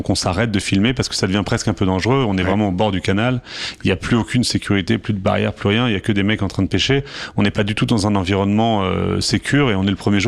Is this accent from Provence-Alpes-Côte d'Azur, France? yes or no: yes; Marseille, Provence-Alpes-Côte d'Azur, France; je suis marseillais.